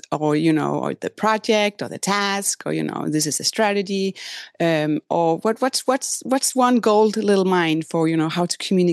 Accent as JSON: {"language": "English", "country": "Denmark", "said": "So I'm originally from Denmark."}